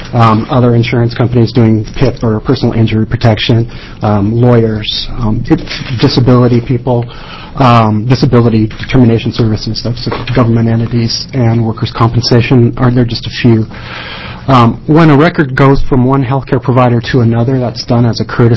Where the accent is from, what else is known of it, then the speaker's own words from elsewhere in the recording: Portland, Oregon, United States; I'm from Portland, Oregon.